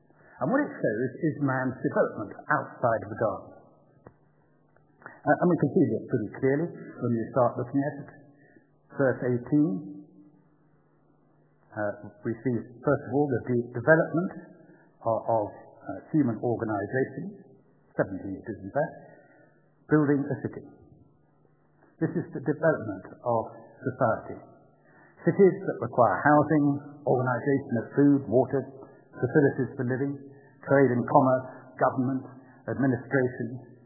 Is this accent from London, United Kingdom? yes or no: yes; London, United Kingdom; maybe it's because I am a Londoner, but I love London town.